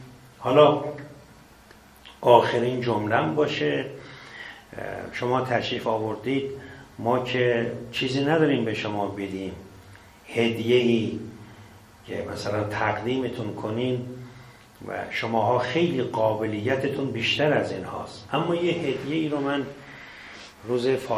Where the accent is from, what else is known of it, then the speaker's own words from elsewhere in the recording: Iran; حالا نه اینکه من ایرانی هستم، شما ایرانی هستید